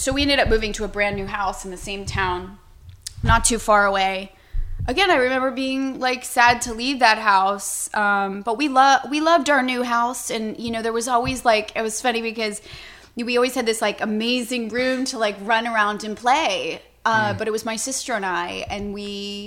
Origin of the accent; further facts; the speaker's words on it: Mount Kisco, New York, United States; born there; I was born in New York, in upstate New York, in Mount Kisco.